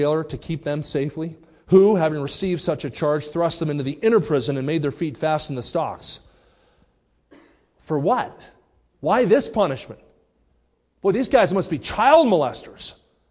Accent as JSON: {"language": "English", "region": "New Jersey", "country": "United States", "tie": "born or raised there", "said": "I grew up near Philadelphia in New Jersey, and I always think of colonial America."}